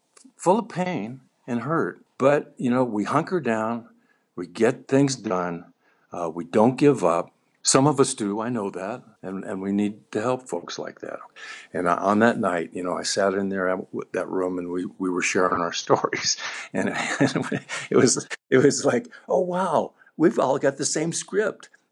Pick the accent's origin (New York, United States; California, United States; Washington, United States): California, United States; Glendale; born there; I was conceived in Cleveland, Ohio, and but I was born in Glendale, California.